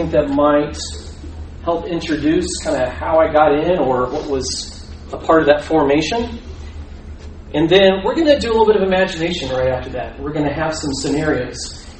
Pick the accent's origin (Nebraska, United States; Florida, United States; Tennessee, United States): Florida, United States; Melbourne; I grew up in Florida at the Melbourne Church of Christ.